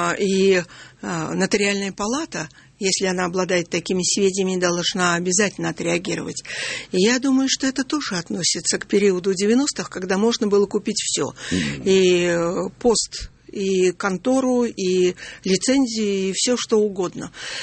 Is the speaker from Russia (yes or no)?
yes; Saint Petersburg, Russia; Я еще вот я из Петербурга сама.